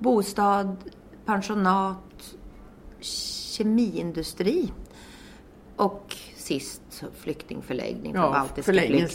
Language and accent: Swedish; Trångsund, Stockholm County, Sweden; now in Tyresö, Sweden; Jag är uppvuxen i Trångsund på andra sidan sjön.